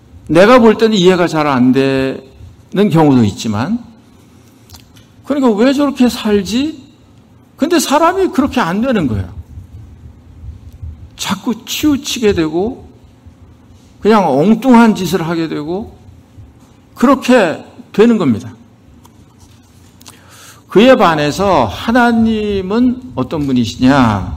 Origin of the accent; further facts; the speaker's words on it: South Korea; 저도 한국 사람이니까 너무 기분이 좋더라고요.